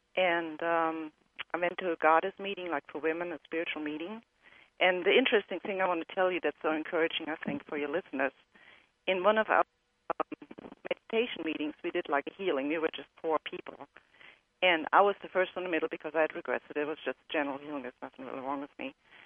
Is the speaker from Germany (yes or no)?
yes; Germany; moved away as an adult; now in Baton Rouge, United States; Yes, I'm originally from Germany. But I've been here for over 30 years.